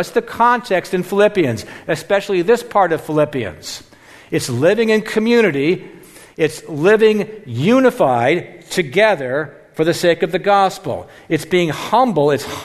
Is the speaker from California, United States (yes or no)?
yes; Mountain View, California, United States; I grew up in Mountain View, and I grew up in a wonderful neighborhood right across from what is now Mountain View High School. And it was a neighborhood of 30 families around this block or around this circle.